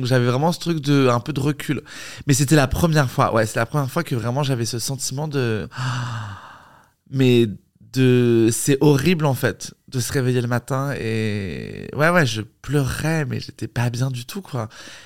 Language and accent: French; Paris, Île-de-France, France; born there; j'ai 36 ans, je suis né à Paris